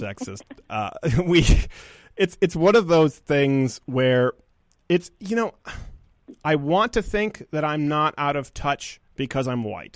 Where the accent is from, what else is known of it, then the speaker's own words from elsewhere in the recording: Philippines; As a Filipino, you know, obviously there's usually people would say, you know, Asian's yellow.